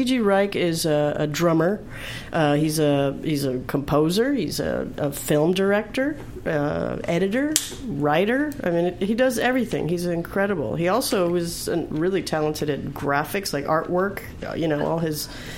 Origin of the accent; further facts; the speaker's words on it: Hollywood, California, United States; born and raised in Hollywood. And then I took my band to the local club scene in Hollywood